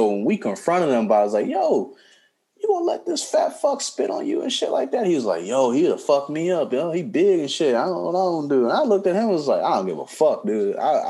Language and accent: English; Compton, California, United States; I grew up in Compton, you know, born and fucking raised wherever and shit.